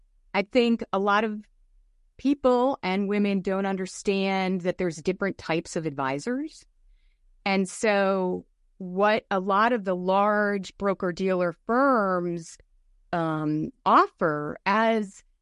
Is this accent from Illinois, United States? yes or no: no; New York, United States; I'm originally from the New York area, and I worked at a lot of big firms in New York